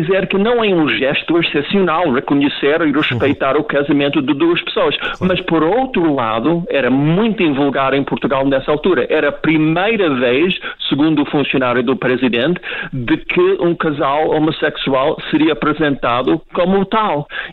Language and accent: Portuguese; United States; Portuguese is a second language; sendo americano de origem